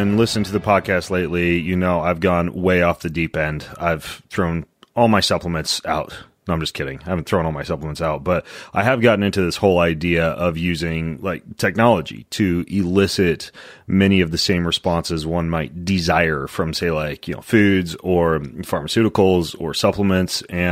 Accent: Spokane, Washington, United States; He happens to have studied theology right here in my hometown in Spokane.

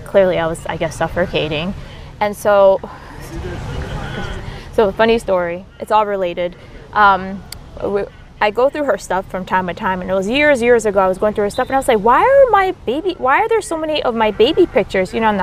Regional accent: Stamford, Connecticut, United States; born there; Oh, I was born in Stamford, Connecticut.

